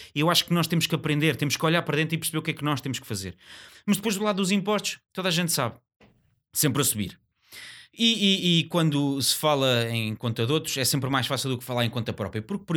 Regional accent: Loures, Lisbon, Portugal; Eu sou nascido e criado no Conselho de Loures.

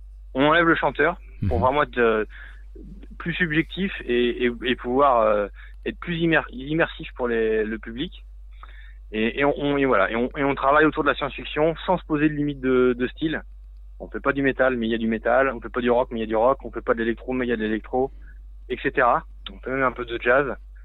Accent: Nantes, Pays de la Loire, France; Alors moi je suis nantais.

